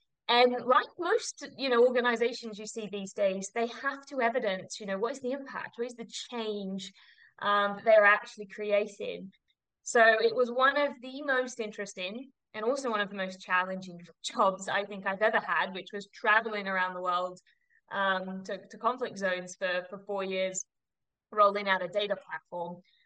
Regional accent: New South Wales, Australia; But I am Australian, even though my accent doesn't give me away anymore. But I was born and bred down on the New South Wales South Coast.

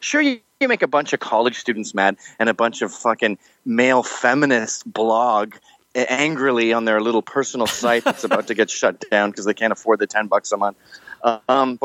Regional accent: Canada

